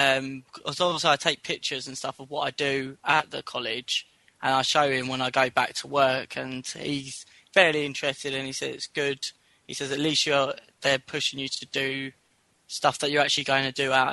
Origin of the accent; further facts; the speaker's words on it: London, United Kingdom; I'm from London and I'm doing the plumbing course.